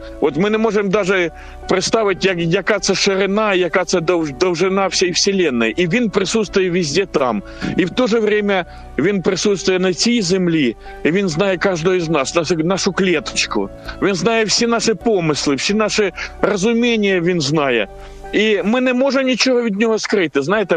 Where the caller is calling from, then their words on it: Kharkiv, Kharkiv Oblast, Ukraine; із Харкова.